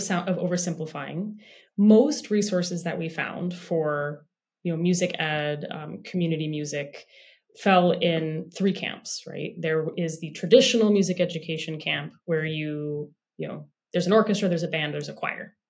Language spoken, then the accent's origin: English; San Francisco, California, United States; I grew up in San Francisco's Tenderloin District, which is really like a low income, I would say like high crime district.